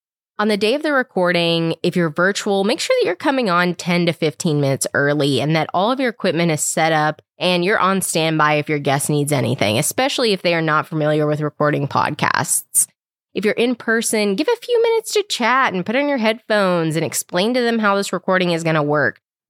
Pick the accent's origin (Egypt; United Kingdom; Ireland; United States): United States; the South; I prefer a card because I'm extra and I'm from the South